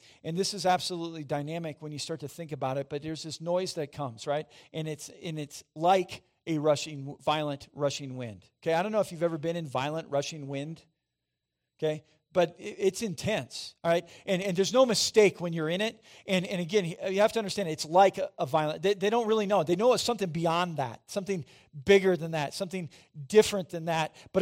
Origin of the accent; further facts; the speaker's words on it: Midwest, United States; Growing up in the Midwest, there were moments in time where we experienced violent rushing wind.